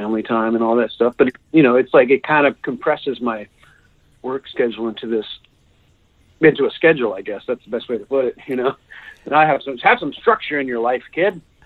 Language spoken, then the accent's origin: English; Sacramento, California, United States; I'm from California, so right. I'm back in Sacramento where I'm from.